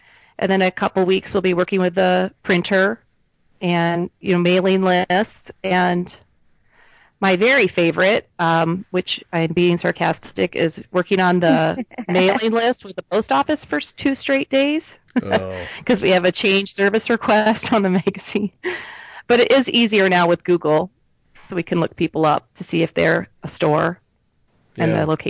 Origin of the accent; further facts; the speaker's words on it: Iowa, United States; Well, growing up in Iowa, I feel like that could have been me.